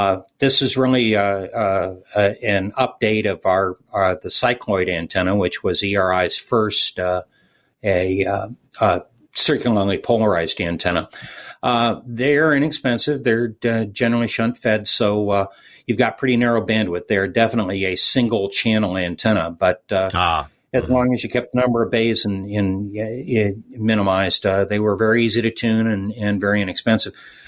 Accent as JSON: {"language": "English", "region": "Pacific Northwest", "country": "United States", "said": "I'm from the Pacific Northwest, so my idea of a 1,000-foot tower is a 150-foot tower on top of a 850-foot mountain above your listening area."}